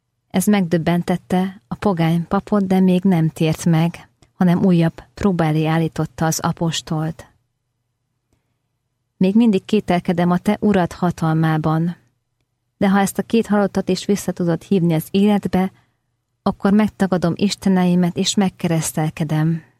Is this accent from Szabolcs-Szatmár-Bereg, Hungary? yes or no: no; Eger, Heves, Hungary; Egerben nőttem föl, otthonom az egri bazilika volt